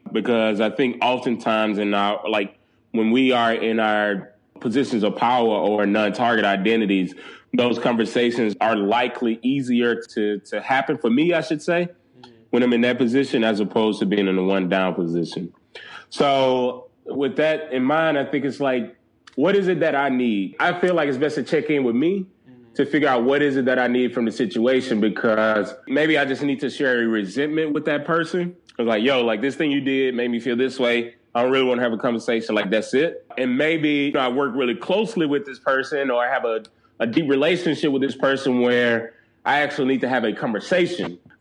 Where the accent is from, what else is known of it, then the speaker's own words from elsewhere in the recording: Mississippi, United States; now in New Orleans, United States; I am a Southerner. I grew up in rural Mississippi, and for the last 8 years or so, I've lived in New Orleans, which is further south than where I grew up.